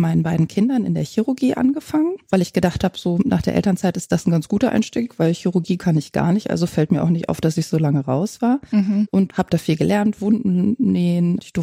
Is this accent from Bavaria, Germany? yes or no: no; Göttingen, Lower Saxony, Germany; Ich komme auch aus Göttingen und da dachte ich, da kriege ich auf jeden Fall einen Studienplatz.